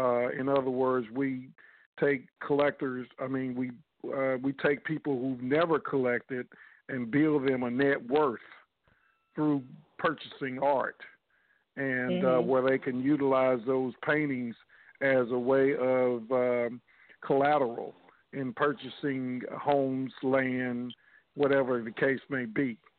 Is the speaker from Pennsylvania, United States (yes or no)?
no; West Monroe, Louisiana, United States; I'm from West Monroe, Louisiana, and I'm a professional artist.